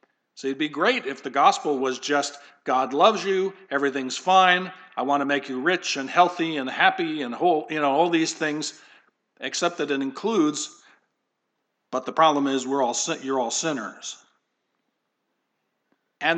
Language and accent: English; New Jersey, United States; We're from New Jersey, tons of blue jays, robins.